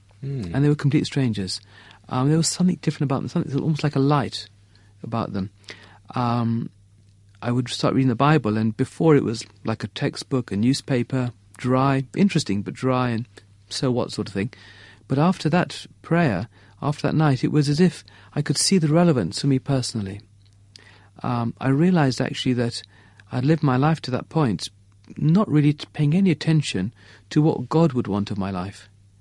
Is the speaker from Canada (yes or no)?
no; England, United Kingdom; So I grew up in England, went to school here.